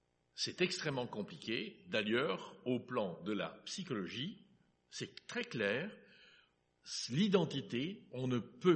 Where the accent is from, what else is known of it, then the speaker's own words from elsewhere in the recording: Liège, Wallonia, Belgium; born there; Moi, je suis né à Liège, en la ville de Liège.